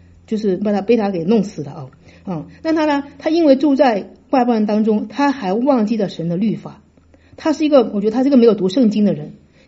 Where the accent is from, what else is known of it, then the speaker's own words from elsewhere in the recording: China; 我觉得我们中国人我经常把那个 L 和 R 有时候说的不是清楚啊